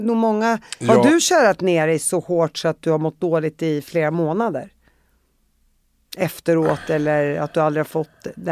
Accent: Uppsala, Uppsala County, Sweden; Jag är från Uppsala.

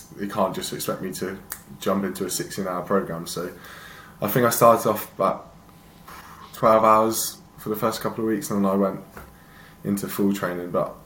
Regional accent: Cirencester, South West England, United Kingdom; because I came obviously from Cirencester, got nothing really, and then to go to Loughborough with all these cameras, it's unbelievable.

